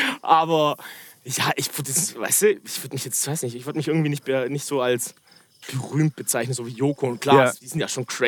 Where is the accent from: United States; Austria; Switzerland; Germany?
Germany; Ulm, Baden-Württemberg; ich komme aus Ulm, ich komme aus einem, keine Ahnung, 100-Seelendorf, weißt du?